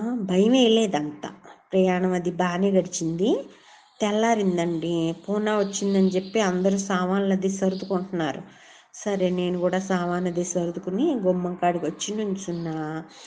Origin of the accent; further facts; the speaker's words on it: Andhra Pradesh, India; మాది బెజవాడ దగ్గర పల్లెటూరులో ఉంటామండి.